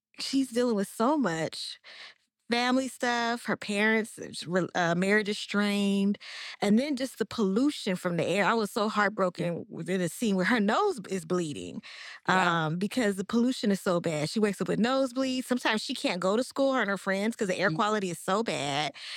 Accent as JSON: {"language": "English", "town": "Oakland", "region": "California", "country": "United States", "tie": "born or raised there", "said": "And I grew up near the Fruitvale. So I used to see Mexican men in cowboy hats and like, yeah, all the time."}